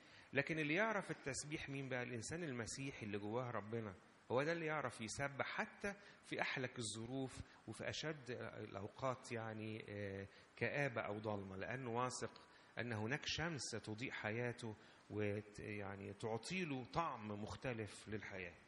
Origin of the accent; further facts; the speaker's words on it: Egypt; احنا ساعات كمصريين شويه بقى عندنا لما نضحك شويه نقول اللهم اجعله خير